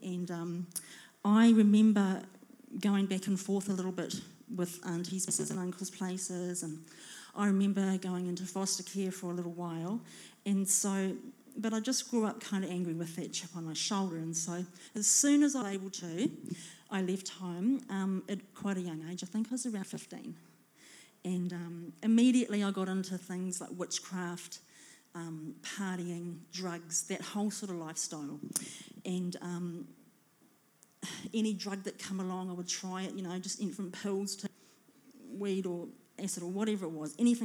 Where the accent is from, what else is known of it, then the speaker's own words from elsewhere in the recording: Whangarei, Northland, New Zealand; now in Christchurch, New Zealand; So I'm not originally from Christchurch. I grew up in the North Island, Whangarei.